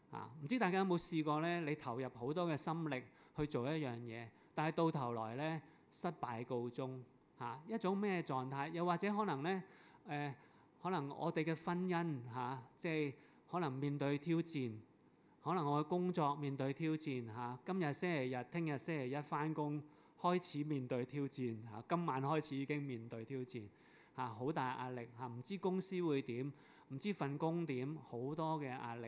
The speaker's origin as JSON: {"language": "Cantonese", "country": "Hong Kong", "said": "不過呢，我們作為香港人呢，見到奇怪的事見得多呢"}